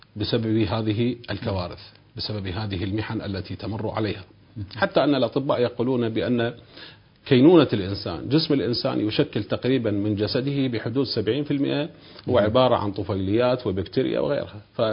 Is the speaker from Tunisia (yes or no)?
no; Iraq; وحتى على مستوى بلدنا العراق